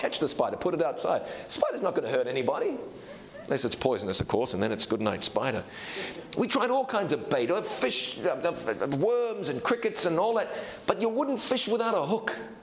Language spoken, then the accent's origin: English; North Carolina, United States; as we say in the South, and I'm from the South, you know, North Carolina.